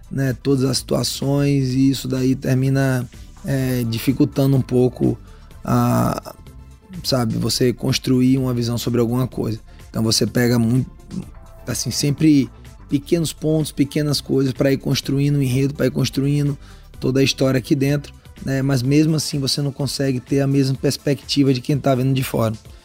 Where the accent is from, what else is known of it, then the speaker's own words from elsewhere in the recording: João Pessoa, Paraíba, Brazil; born there; also born or lived in Salvador; Eu sou meio paraibano, meio baiano, né? Porque nasci em João Pessoa, morei muito tempo lá em Salvador. Então, Salvador é um lugar que eu tenho minhas raízes ali também. Meu pai é baiano, mora lá até hoje.